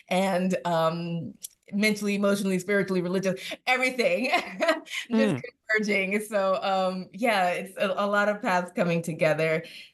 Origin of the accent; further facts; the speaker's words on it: New Orleans, Louisiana, United States; And though I was born in New Orleans and raised outside of New Orleans